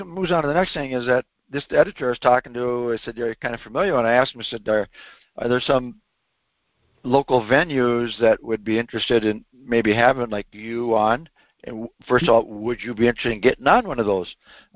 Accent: Jamestown, North Dakota, United States; my hometown of Jamestown, North Dakota

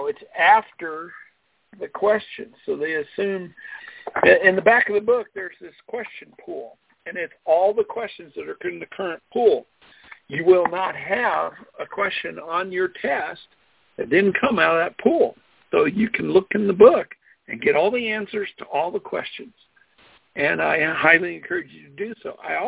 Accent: Longmont, Colorado, United States; from Colorado.

